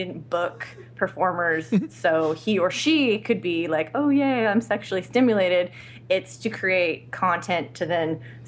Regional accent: Los Angeles, California, United States; I'm born and raised in Los Angeles.

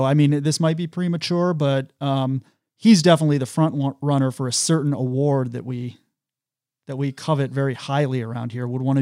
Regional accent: Syracuse, New York, United States; I felt embarrassed, even though we're from Syracuse, but we're not Syracuse football fans. I feel embarrassed just as a Syracusian.

